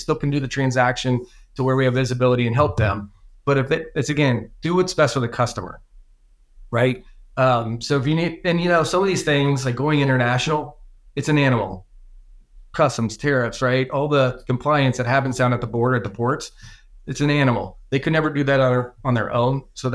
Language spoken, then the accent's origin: English; Cincinnati, Ohio, United States; now in Charlotte, United States; I'm born and raised in Cincinnati. Hooday, go Bengals. And it was hard to leave Cincinnati and move to Charlotte.